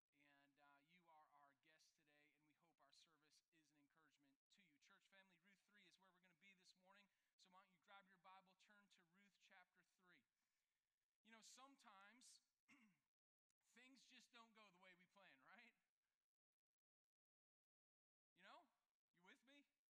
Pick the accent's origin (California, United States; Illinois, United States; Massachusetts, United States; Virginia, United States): Massachusetts, United States; Boston; I'm from the Boston area, and we were going to head up to Canada, we're going to go camping